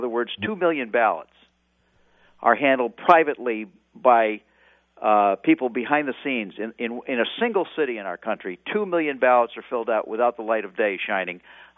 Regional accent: Connecticut, United States; I'm from Connecticut, you know, and we have a...

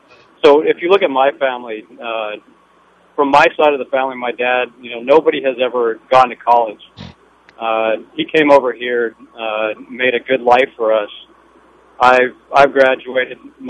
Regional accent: Canada; now in United States; I'm Canadian, originally.

